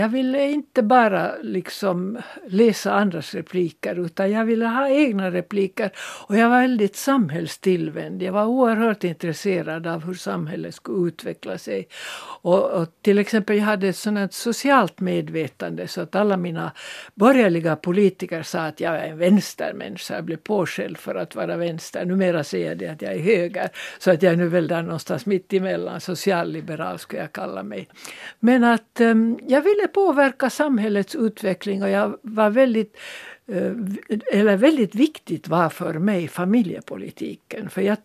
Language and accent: Swedish; Estonia; first language Swedish; now in Finland; Jag kom från Estlands minoritet och sökte mig till den finlandssvenska minoriteten.